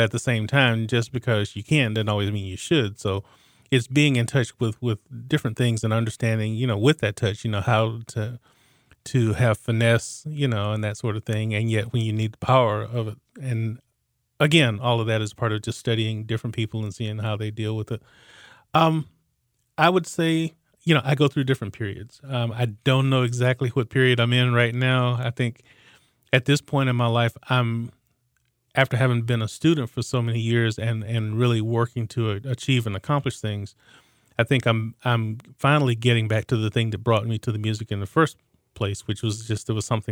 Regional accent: Birmingham, Alabama, United States; I came here from Birmingham, Alabama, actually.

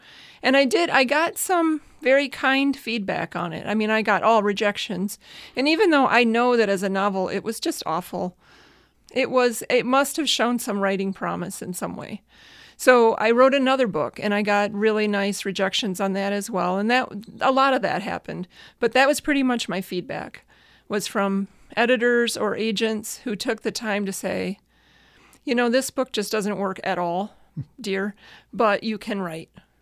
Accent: Michigan, United States; I grew up in the Thumb of Michigan. My parents had a small farm between Caro and Kingston.

